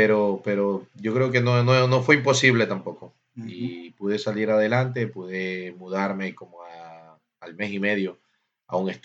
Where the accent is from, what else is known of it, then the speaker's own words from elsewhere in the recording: Ecuador; moved away; Sí, cuando llegué de Ecuador, llegué directamente a Nueva York.